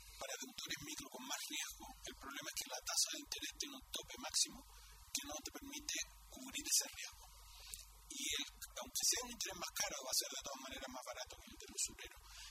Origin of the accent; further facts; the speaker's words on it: Chile; Pero en realidad somos chilenos.